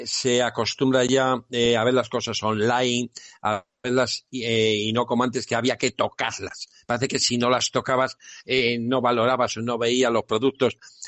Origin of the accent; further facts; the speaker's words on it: Castile and León, Spain; Actualmente está en mi tierra leonesa, desde 1976